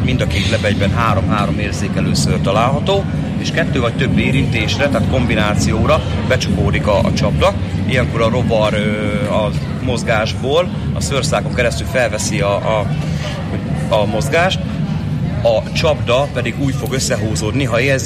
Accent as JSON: {"language": "Hungarian", "town": "Balmazújváros", "region": "Hajdú-Bihar", "country": "Hungary", "said": "Konkrétan Balmazújvárosról jöttünk, innen Debrecen mellől."}